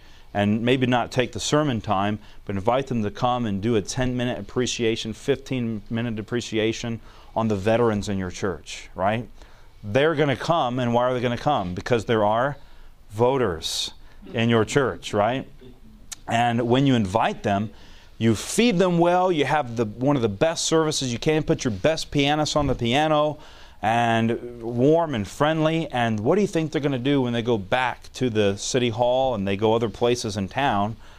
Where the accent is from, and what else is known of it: Alabama, United States